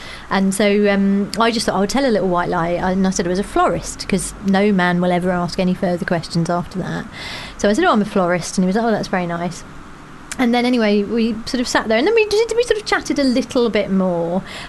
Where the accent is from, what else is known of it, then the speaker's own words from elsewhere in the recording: Croydon, London, United Kingdom; now in Manchester, United Kingdom; actually, I'm from Croydon originally. But, you know, I've been living in Manchester for such a long time. It feels like home.